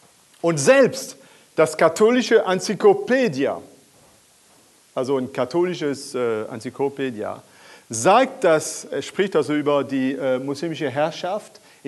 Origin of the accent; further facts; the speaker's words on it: France; German is a second language; ihr kennt ja das von Asterix natürlich aus meiner Heimat, Frankreich